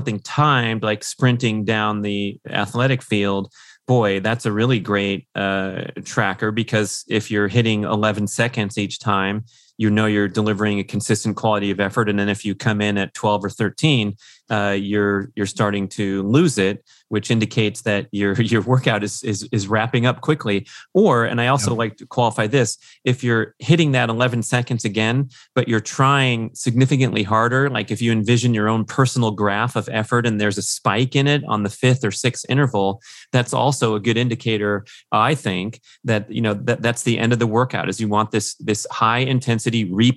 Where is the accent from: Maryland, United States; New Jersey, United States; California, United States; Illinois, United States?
California, United States; Sacramento; I said, oh yeah, yeah, I'm from Sacramento.